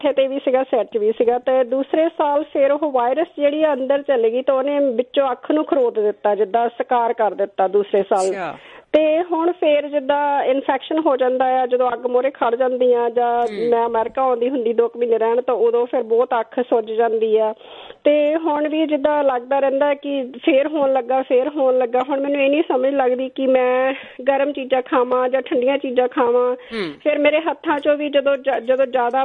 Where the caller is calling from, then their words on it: Vancouver, British Columbia, Canada; ਆਪਾਂ ਦੇਖ ਲੋ ਇੱਥੇ ਵੀ ਕੈਨੇਡਾ ਚ ਬੈਠ ਕੇ ਵੀ ਵੈਨਕੂਵਰ ਤੁਹਾਡਾ ਪ੍ਰੋਗਰਾਮ ਸੁਣਦੇ ਆ।